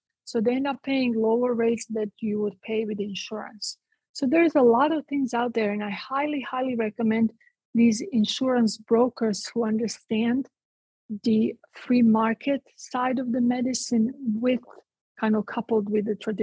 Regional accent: Split, Split-Dalmatia County, Croatia; So, Tatiana, I'm from Split.

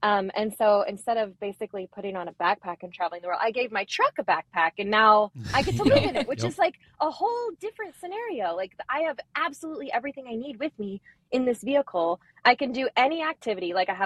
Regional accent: Bozeman, Montana, United States; Being from Montana, like I'm from Montana the rest of the year, and it's not like this there right now.

